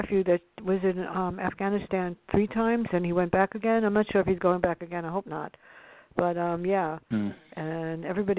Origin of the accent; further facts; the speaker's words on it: New York City, New York, United States; But I guess I grew up in the South Bronx, so to me, I'm used to it.